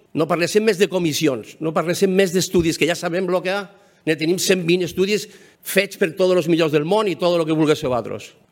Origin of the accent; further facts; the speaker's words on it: Catalonia, Spain; gent del Delta, que nosaltres no venim d'allí baix, venim de Catalunya